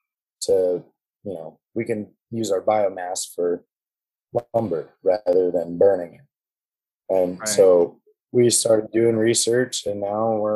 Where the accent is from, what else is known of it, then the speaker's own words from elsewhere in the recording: Boise, Idaho, United States; now in Oregon, United States; I was born and raised in Boise, Idaho, so I kind of want to go back home eventually.